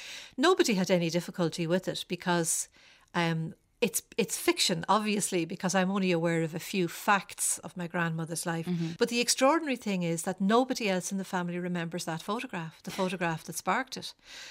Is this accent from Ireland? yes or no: yes; Dublin, County Dublin, Ireland; I grew up in Clontarf Park, just off Vernon Avenue.